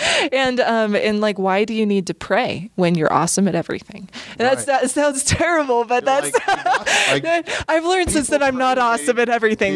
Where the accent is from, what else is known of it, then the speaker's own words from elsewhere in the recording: Nevada, United States; I haven't lived there for a while, so. But growing up in Nevada, and I just had this love for Jesus.